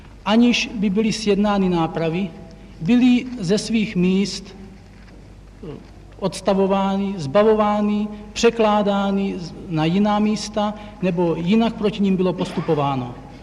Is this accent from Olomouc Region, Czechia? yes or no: no; Ostroměř, Hradec Králové Region, Czechia; born there; now in Prague, Czechia; Ostroměří.